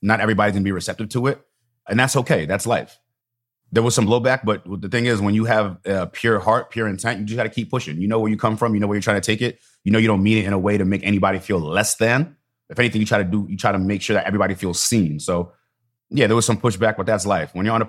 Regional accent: East Hampton, New York, United States; growing up in East Hampton, I used to feel that same exact way. Being that token Black guy, one of few in an environment predominantly of white people

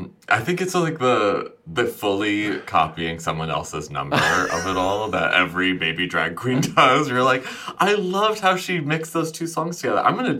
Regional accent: Champaign, Illinois, United States; I'm from Champaign.

